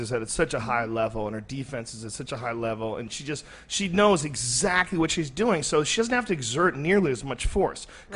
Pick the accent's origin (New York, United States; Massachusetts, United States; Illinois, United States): Massachusetts, United States; Boston; also born or lived in New Jersey; I was born in New Jersey, and I grew up mostly in Boston.